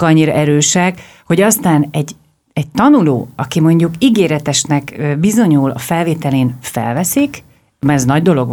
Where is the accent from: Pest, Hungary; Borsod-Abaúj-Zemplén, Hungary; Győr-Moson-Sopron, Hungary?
Pest, Hungary; Vác; Én Vácról jöttem, de az mindegy is.